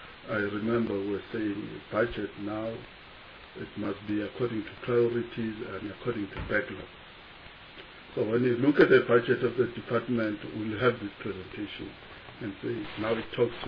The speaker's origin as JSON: {"language": "English", "town": "Kimindlovu", "region": "KwaZulu-Natal", "country": "South Africa", "tie": "born or raised there", "said": "In my hometown in Kimindlovu, in KwaZulu-Natal, when I came back from Cape Town"}